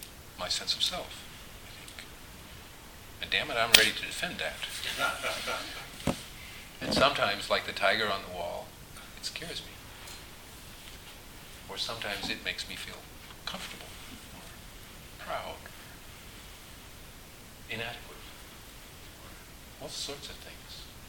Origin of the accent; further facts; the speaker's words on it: New York City, New York, United States; born there; I was born in Brooklyn, New York in 1946. I went to Monroe Street School and blah, blah, blah.